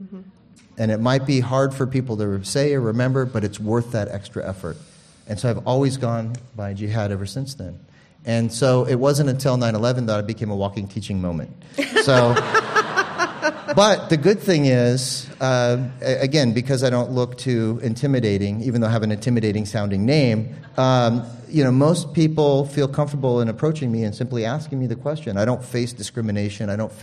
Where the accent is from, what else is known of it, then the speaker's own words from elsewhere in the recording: Phoenix, Arizona, United States; I'm an American kid from Arizona, and growing up in the 70s, I was born in 71, in Phoenix, there wasn't a lot of diversity at that time.